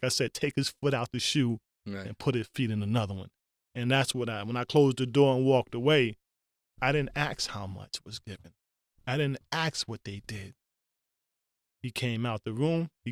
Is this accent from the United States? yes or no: yes; Staten Island, New York, United States; Of course, I'm from Park Hill and Stapleton and New Brighton, so I can go anywhere on Staten Island in all reality.